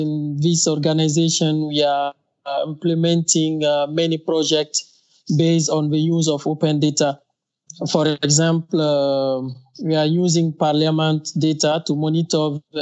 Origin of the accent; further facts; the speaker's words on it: Burkina Faso; first language French; English is a second language; from Burkina Faso, a West African country.